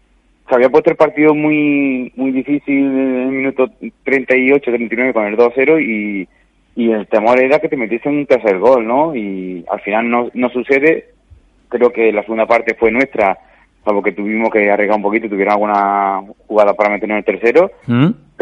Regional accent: Córdoba, Andalusia, Spain; Yo soy de Córdoba. Yo soy de la calor

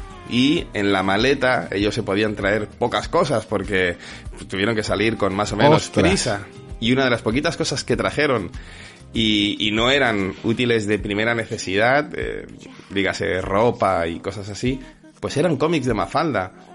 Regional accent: Spain; siendo un niño español en los 80

